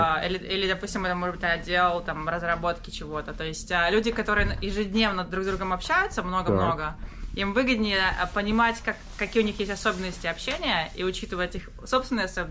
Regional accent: Stavropol, Stavropol Krai, Russia; особенно из моего родного города, потому что я был... Какой город? Ставрополь.

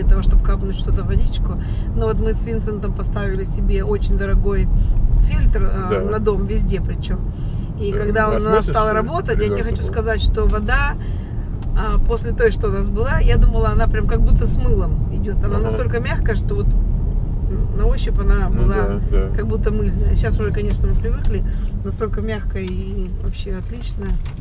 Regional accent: Yaroslavl Oblast, Russia; moved away; Когда я приехала из Ярославской области

